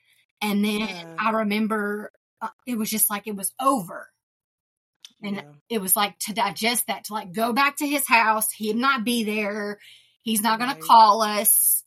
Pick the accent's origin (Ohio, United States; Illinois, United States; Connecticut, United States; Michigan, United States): Michigan, United States; born there; So I was actually, many people do not know this, I was born in Michigan and came here.